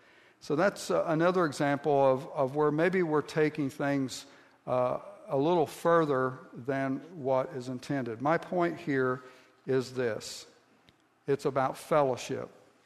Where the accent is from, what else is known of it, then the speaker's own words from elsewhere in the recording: Ohio, United States; Where I grew up in Southeast Ohio, and I'm sure that this happens in other places as well